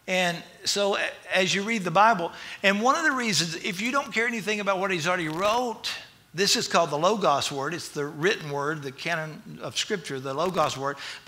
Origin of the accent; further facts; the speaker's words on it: Florida, United States; some of the people I grew up in Florida that I went to school with, they found out I was a minister.